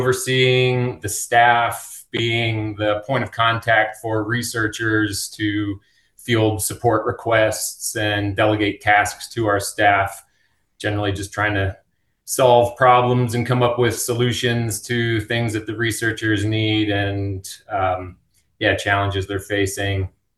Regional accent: Pennsylvania, United States; moved away as an adult; also born or lived in Pacific Northwest; now in Alaska, United States; I grew up in Pennsylvania, moved to the Pacific Northwest in 1997, where I lived for a few years before moving to Alaska in 1999.

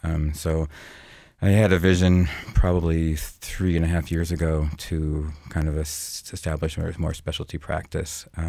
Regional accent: North Dakota, United States; And I'm from North Dakota, and there's a huge need for that.

